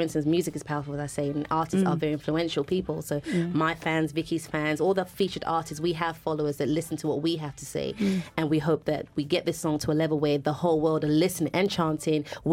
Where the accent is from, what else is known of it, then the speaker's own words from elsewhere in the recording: Nigeria; It doesn't matter where in the world you are, we are Nigerian.